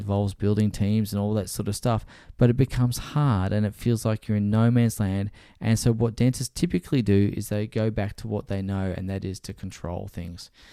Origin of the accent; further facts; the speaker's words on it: Brisbane, Queensland, Australia; So what ended up happening is we moved back to my hometown, which is Brisbane